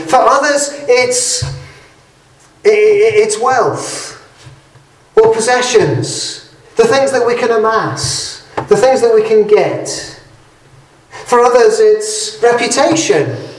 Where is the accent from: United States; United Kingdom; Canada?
United Kingdom; England; Well, I'm English